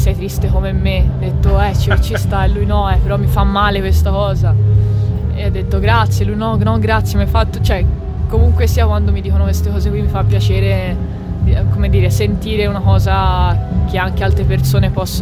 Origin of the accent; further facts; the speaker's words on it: Tuscany, Italy; Siamo toscani, dai.